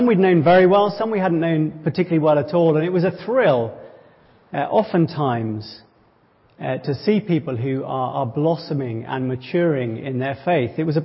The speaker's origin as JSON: {"language": "English", "country": "United States", "said": "hey, don't mind me, I'm an American."}